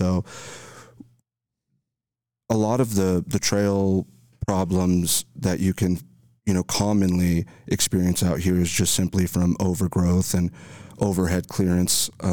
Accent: El Paso, Texas, United States; And I grew up in El Paso, Texas, born and raised.

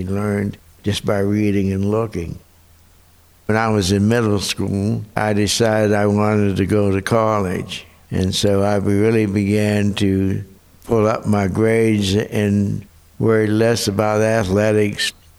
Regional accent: New Castle, Pennsylvania, United States; My birthday is July 23rd, 1926. I grew up in Newcastle, Pennsylvania. My father was a coal miner

